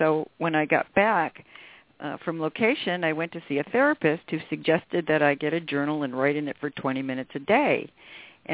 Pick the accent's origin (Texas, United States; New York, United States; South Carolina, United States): New York, United States; Rochester; when I went back to Rochester for the weekend, which was my hometown, I ran into the boss of upstate New York, and I grew up with this guy